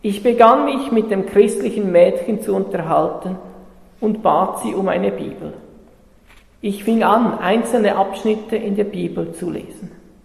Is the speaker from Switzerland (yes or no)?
yes; Switzerland; Als Schweizer kannst du nämlich gar nicht alles aufgeben und alles zurücklassen.